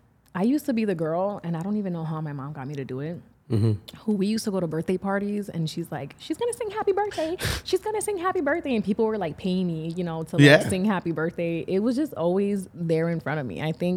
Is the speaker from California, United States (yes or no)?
no; Reading, Pennsylvania, United States; born there; also born or lived in Puerto Rico / Wisconsin; I was actually born in Reading, Pennsylvania.